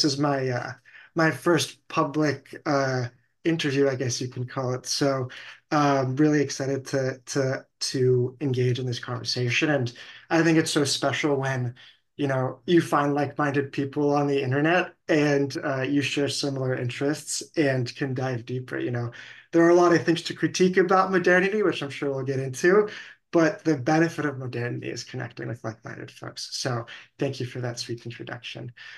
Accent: San Diego, California, United States; also born or lived in Israel; I was born in Israel and then ended up growing up in San Diego, California. And I mean, in retrospect, a phenomenal place to grow up.

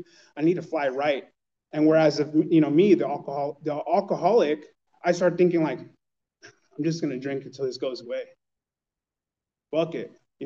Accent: East Los Angeles, California, United States; now in Riverside, United States; But I am from East LA, and I moved out to Riverside.

